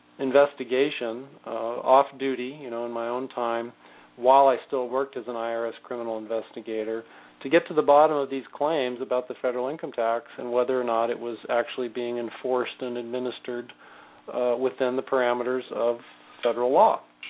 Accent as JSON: {"language": "English", "town": "San Jose", "region": "California", "country": "United States", "tie": "born or raised there", "said": "I was born and raised in San Jose, which is about 50 miles to the south of San Francisco."}